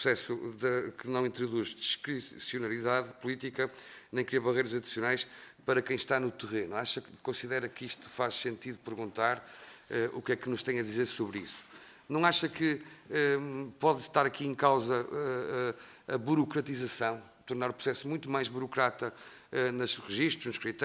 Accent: Norte, Portugal; eu até sou do Minho, o braço dado com a Galiza

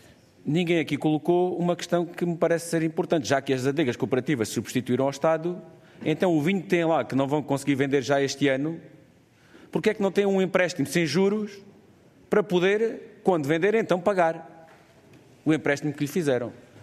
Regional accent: Alentejo, Portugal; eu sou do Alentejo, como vê

